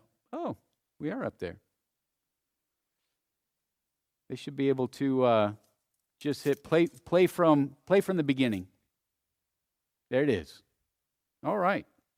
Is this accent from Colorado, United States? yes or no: no; Tucson, Arizona, United States; Now, I grew up in Tucson. We didn't have a lot of hogs, but we didn't have any at my house.